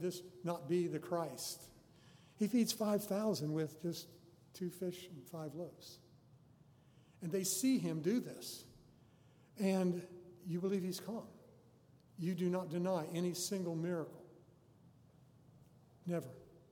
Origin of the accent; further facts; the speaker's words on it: Denver, Colorado, United States; born there; I mean, they say I was born in Denver back in 1953, but I don't remember the birth.